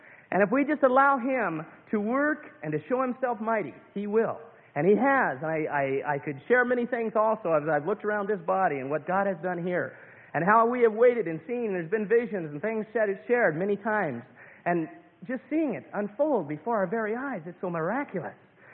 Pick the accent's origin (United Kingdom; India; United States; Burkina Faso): United States; Kalispell, Montana; I'm from Kalispell, Montana, the community chapel there.